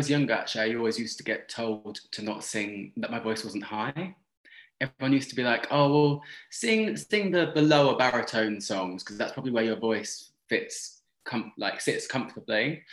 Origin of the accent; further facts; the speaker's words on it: Oxted, South East England, United Kingdom; so I grew up in a place called Oxted, in a place called Surrey, which is about 50 minutes from London.